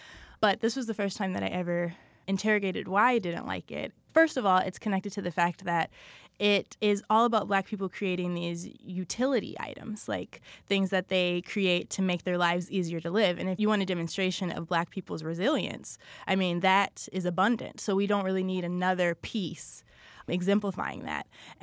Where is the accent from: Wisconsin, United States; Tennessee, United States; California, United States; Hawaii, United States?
Wisconsin, United States; Milwaukee; also born or lived in Menomonee Falls; I grew up in Milwaukee and Menominee Falls.